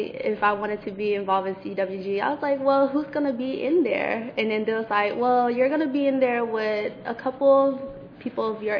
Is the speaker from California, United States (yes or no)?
yes; Oakland, California, United States; our struggle too as an American, you know, growing up, was born and raised in Oakland, living out here